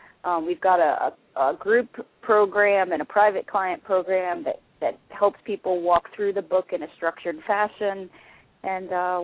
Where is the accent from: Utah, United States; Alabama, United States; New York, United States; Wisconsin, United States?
New York, United States; now in Atlanta, United States; And I'm from New York, so I don't miss the snow at all